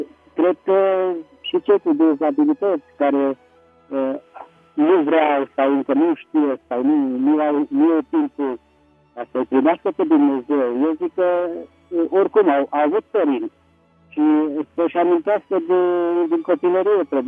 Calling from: Petroșani, Hunedoara County, Romania; din Petroșani.

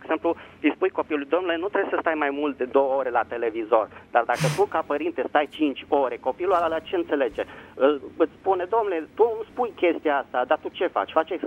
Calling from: Bucharest, Romania; din București.

